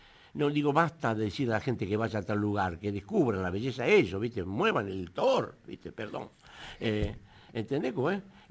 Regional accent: Puente Saavedra, Buenos Aires, Argentina; born there; Sí, soy de Villa, nací en Puente Saavedra, ahí al lado de, casualmente, la Escuela Mecánica de la Almada.

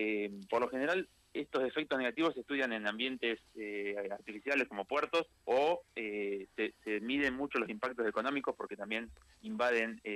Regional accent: Junín, Buenos Aires Province, Argentina; Yo soy de Junín, de provincia de Buenos Aires.

